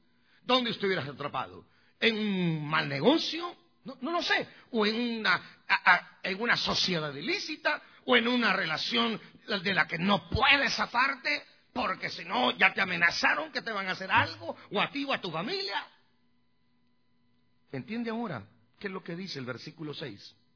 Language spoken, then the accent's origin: Spanish; Guatemala; allá en mi pueblo, allá en Guatemala